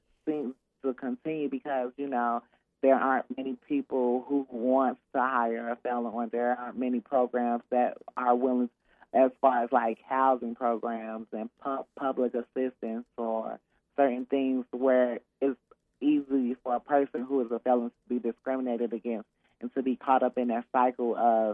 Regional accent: Chicago, Illinois, United States; I grew up in Chicago and I faced lots of violence growing up there.

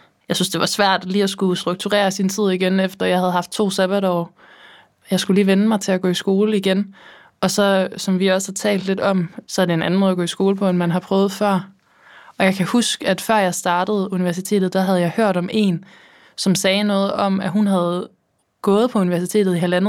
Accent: Odense, Region of Southern Denmark, Denmark; jeg er fra Odense, har altid boet i Odense

